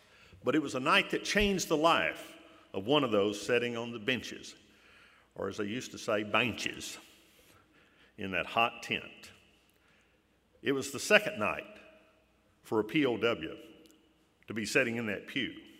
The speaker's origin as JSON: {"language": "English", "town": "East Prairie", "region": "Missouri", "country": "United States", "said": "Remember, I came from Lower East Prairie. Not Upper East Prairie, that's Dogwood. I came from Lower East Prairie."}